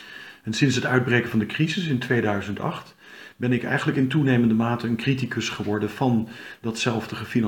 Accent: Bussum, North Holland, Netherlands; also born or lived in Otterlo; Ik ben geboren in Otterlo in 1963. Ik ben getogen in Bussum.

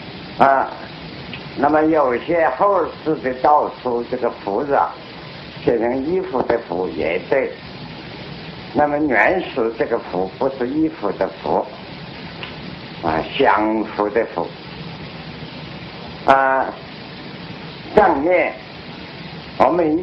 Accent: China; 我们作为中国人的算命看风水都要知道五行

